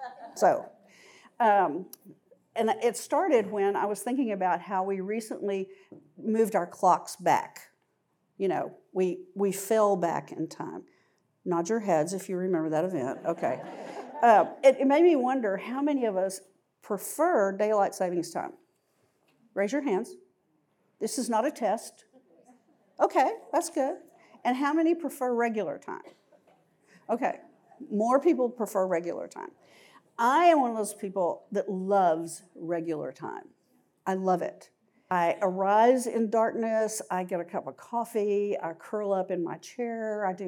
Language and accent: English; Texas, United States; Y'all know I grew up in West Texas. Well, we have dark skies in West Texas.